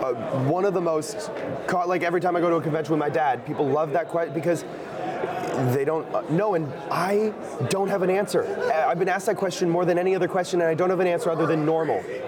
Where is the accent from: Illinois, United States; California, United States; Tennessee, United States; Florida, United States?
California, United States; Hollywood; I just, growing up in Hollywood, I saw the lack of masculinity on the stage